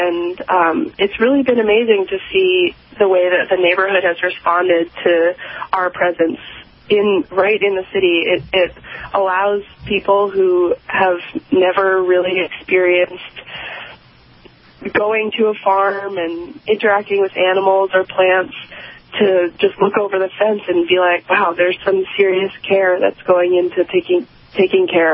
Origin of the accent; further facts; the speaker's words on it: Brookline, Massachusetts, United States; Well, I grew up outside of Boston, and my family lived in Brookline, Massachusetts, so high population density, there aren't too many farms.